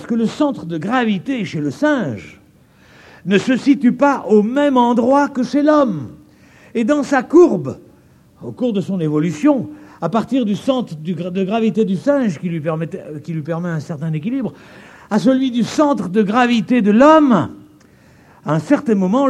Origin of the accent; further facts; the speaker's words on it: France; accent: French; à cause de mon accent, comme vous le remarquez, j'ai un accent, paraît-il, un accent français.